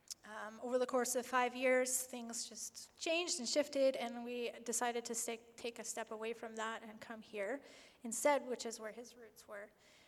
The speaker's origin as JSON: {"language": "English", "town": "Prince George", "region": "British Columbia", "country": "Canada", "tie": "born there", "said": "I was born here in Prince George. I come from a family of 5 children, 4 older brothers."}